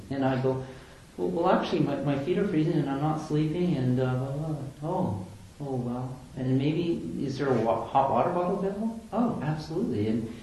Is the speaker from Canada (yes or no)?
yes; Canada; I'm from Canada.